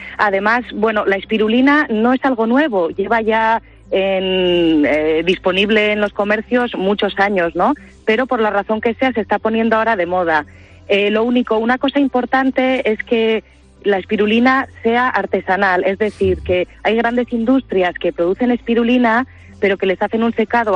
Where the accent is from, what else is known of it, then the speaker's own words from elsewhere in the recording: Navarre, Spain; also born or lived in Gipuzkoa; nosotros somos de Navarra y de Guipúzcoa